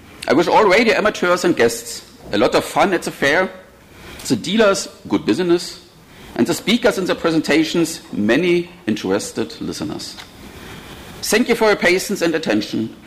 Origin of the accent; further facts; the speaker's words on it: Landshut, Bavaria, Germany; Und da die Konferenz in meiner Heimatstadt Landshut stattfindet